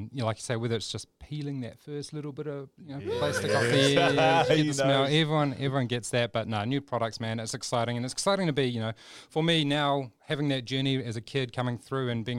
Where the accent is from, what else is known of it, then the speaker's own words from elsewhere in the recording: Rotorua, Bay of Plenty, New Zealand; just an everyday boy growing up in Rotorua.